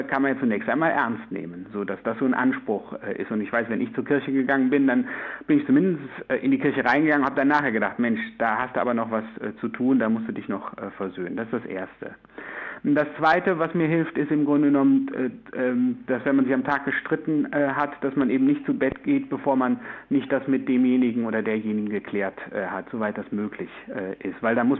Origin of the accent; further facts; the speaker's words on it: North Rhine-Westphalia, Germany; in der Pfarrkirche, wo ich groß geworden bin, sozusagen, das ist im Siegerland